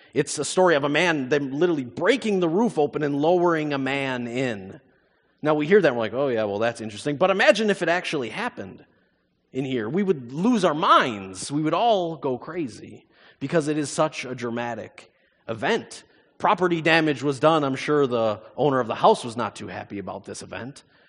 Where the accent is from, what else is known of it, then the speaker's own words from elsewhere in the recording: United States; moved away as an adult; now in Canada; I'm originally from the States, and this was my first foray into Canada and into Canadian culture